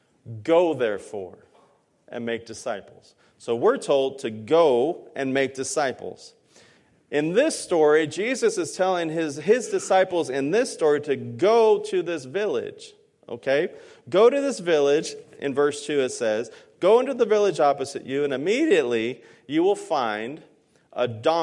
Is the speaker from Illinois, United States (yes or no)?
no; Los Angeles, California, United States; I am a city slicker. I grew up in Los Angeles in concrete and buildings. Not a whole lot of donkeys around.